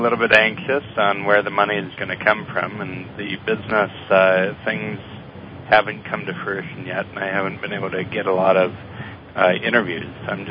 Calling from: San Jose, California, United States; I'm calling from San Jose, California.

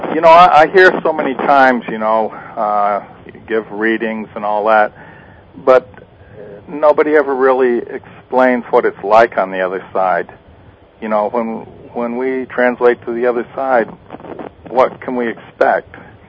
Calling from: Costa Rica; I'm calling from Costa Rica.

